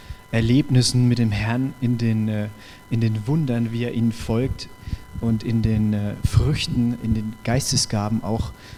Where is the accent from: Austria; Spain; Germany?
Germany; Bad Kissingen, Bavaria; ich komme aus Kissingen